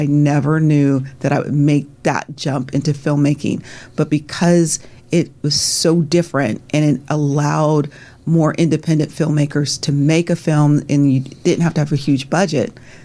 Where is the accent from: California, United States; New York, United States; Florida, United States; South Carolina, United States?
California, United States; Diamond Bar; I grew up outside of Los Angeles, which was in the city of Diamond Bar.